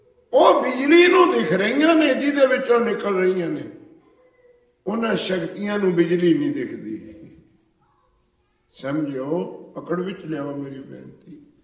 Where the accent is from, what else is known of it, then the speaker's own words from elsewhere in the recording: Punjab, India; ਉਦੋਂ engineering college ਨਹੀਂ ਸੀ ਹੁੰਦਾ ਨੇੜੇ ਤੇੜੇ, ਤੇ ਸਾਡਾ ਪਿੰਡ ਹੈ ਪਟਿਆਲੇ ਕੋਲ, ਐਡਮਿਸ਼ਨ ਮਿਲੀ ਸੀ ਕਰਨਾਲ ਜਾ ਕੇ